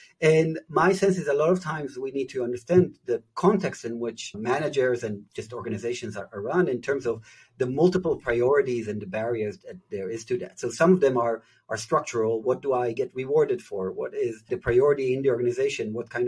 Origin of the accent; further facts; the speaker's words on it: Israel; so I'm originally from Israel. That's where I grew up.